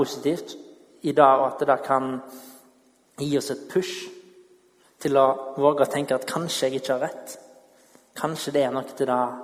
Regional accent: Western Norway, Norway; Jeg kommer fra Vestlandet

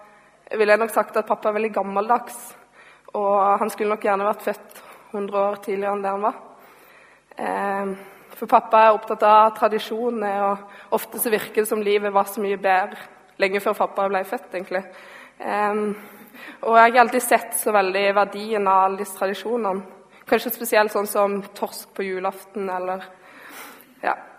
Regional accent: Mandal, Agder, Norway; så liker jeg gjerne å begynne hjemme i Mandal. Jeg blir litt sånn unaturlig hjemmekjær når jeg skal preke.

